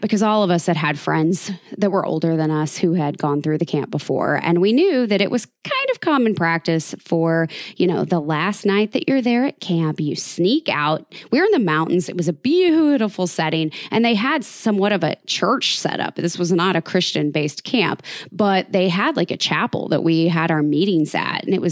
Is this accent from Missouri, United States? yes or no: yes; Sedalia, Missouri, United States; I had him come to my hometown of Sedalia without breaking up with my boyfriend first.